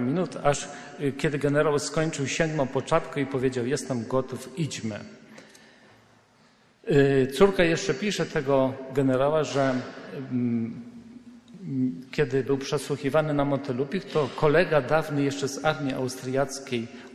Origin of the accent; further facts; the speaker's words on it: Brzesko, Lesser Poland, Poland; Ja pochodzę tutaj z Brzesk, Bochnia, z tych stron.